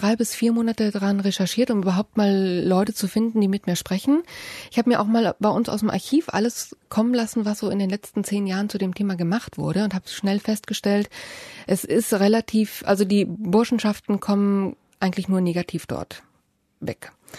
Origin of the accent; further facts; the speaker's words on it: Munich, Bavaria, Germany; also ich bin in München aufgewachsen